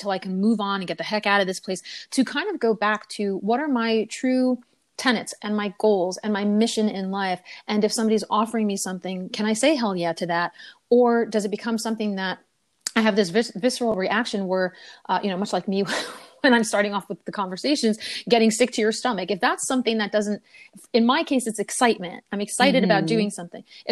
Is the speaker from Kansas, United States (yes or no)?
no; New Jersey, United States; As I said, I'm from New Jersey, but I'm from a part of New Jersey that is very close to New York. And if I allow myself, I can talk like this if I want to.